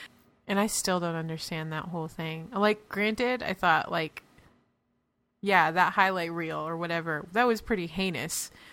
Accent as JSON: {"language": "English", "town": "Irvine", "region": "California", "country": "United States", "said": "I am from Irvine"}